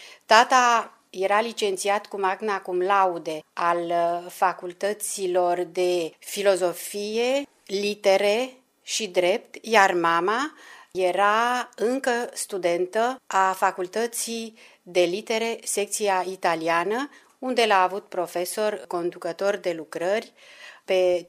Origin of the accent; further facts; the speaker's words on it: Bucharest, Romania; born there; also born or lived in Roman; București, unde am stat la început puțin timp, pentru că imediat după naștere a trebuit să plec, să fiu luată, să fiu dusă împreună cu sora mea în orașul roman unde locuiau bunicii mei.